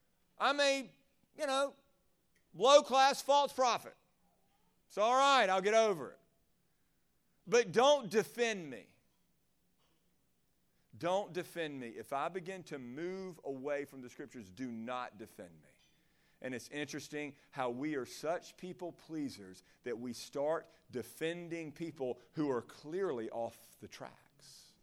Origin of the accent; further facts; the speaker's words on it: Chattanooga, Tennessee, United States; I got a lot of friends in Chattanooga because I grew up in Chattanooga